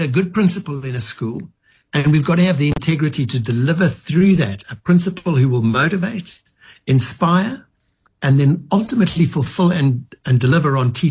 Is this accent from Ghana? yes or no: no; South Africa; everywhere we go as South African citizens, we think that it's still relevant to keep some cash in our pockets